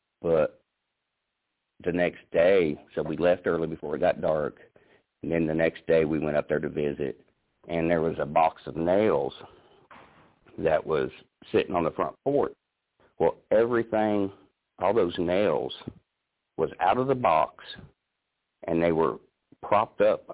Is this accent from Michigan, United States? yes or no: no; Indiana, United States; And, of course, everybody knows I'm originally born and raised in Indiana, northern Indiana, actually.